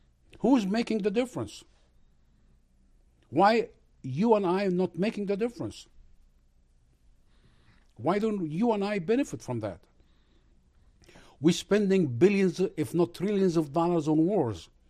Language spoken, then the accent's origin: English; Egypt; I said, I'm from Egypt.